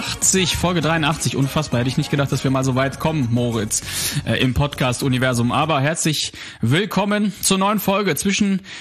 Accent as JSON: {"language": "German", "country": "Poland", "moved": "yes", "lives_now": "Germany", "said": "Wir sind ja aus Polen, Flüchtlinge, also Spätaussiedler nennt sich das ja, Spätaussiedler."}